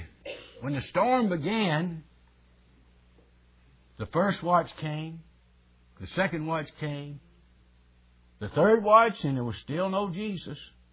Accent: United States; thank God that I am an American. Live in the good old USA.

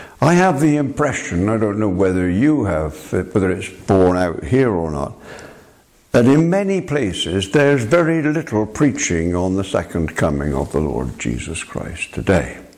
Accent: Bristol, South West England, United Kingdom; And I come from Bristol, and there was a very big influx of Jamaicans, West Indians, in the Bristol area.

